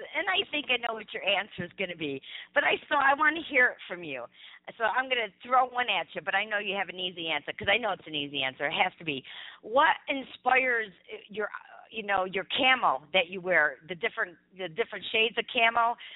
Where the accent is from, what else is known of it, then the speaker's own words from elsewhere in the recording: New York, United States; I'm originally from New York.